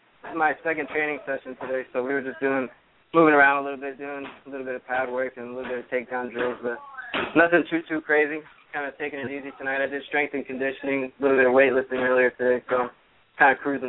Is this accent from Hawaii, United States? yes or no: no; Virginia, United States; I began wrestling when I was about 10 years old in Virginia, and wrestled all the way up through high school.